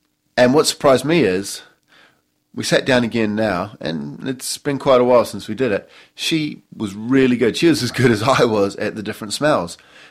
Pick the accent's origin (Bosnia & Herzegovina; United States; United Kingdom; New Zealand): New Zealand; I'm from New Zealand, so we used to call some wines hock